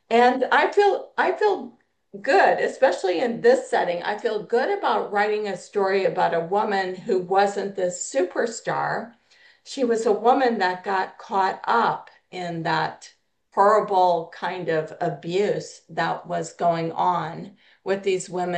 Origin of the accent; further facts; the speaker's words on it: Sonoma, California, United States; Well, I'm from Sonoma, California, so I am sitting here looking out on vineyards beyond the computer screen